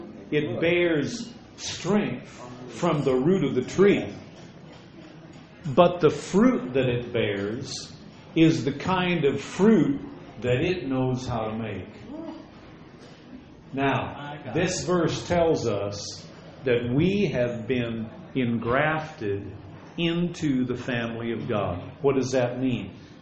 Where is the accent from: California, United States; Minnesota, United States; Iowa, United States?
Minnesota, United States; Albert Lea; When I was a little boy, I was growing up in Albert Lea, Minnesota.